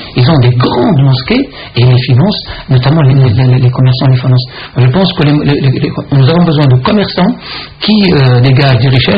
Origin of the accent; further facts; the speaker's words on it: France; Donc à la limite, on a oublié nos origines. Nous sommes des Français, nous sommes des musulmans, et nous essayons justement de conjuguer nos efforts pour en faire quelque chose.